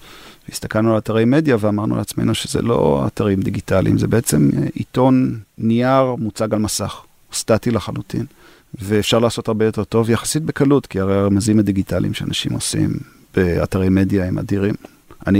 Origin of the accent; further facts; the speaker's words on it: United States; first language English; Hebrew is a second language; now in Israel; אני גדלתי בארצות הברית, אז יש לי אנגלית, שפת אם